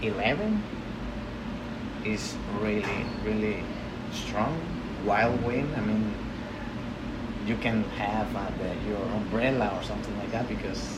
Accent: Puerto La Cruz, Anzoátegui, Venezuela; English is a second language; I'm from Anzoátegui, as I told you, and specifically from Puerto La Cruz, as a city in Anzoátegui.

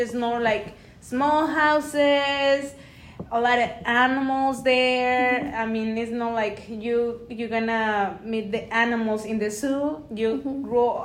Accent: Fresnillo, Zacatecas, Mexico; I'm from a city that is called Fresnillo, mm-hmm. in Zacatecas, Mexico.

